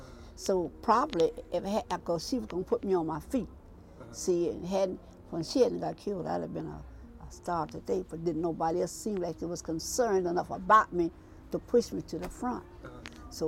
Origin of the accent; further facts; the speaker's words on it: West Virginia, United States; also born or lived in Huntington, United States; From Huntington, West Virginia. Raised in Logan County. That's where I was raised. But I left there, I ran away from home, I was 13.